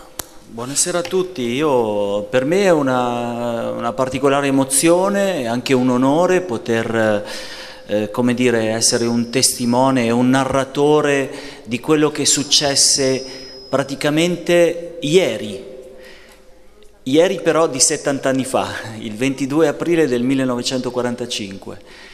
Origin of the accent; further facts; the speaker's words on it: Campogalliano, Emilia-Romagna, Italy; born there; A Campo Gagliano il 90%